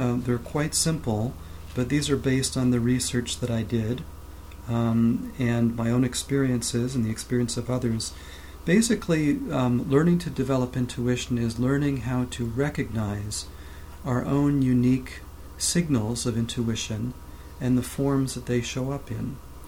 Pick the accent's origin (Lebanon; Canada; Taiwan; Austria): Canada; Toronto, Ontario; moved away as an adult; now in United States; When I first moved to California, I'm from Toronto, my plan was to continue in the area of psychotherapy. I was a psychotherapist when I was in Canada.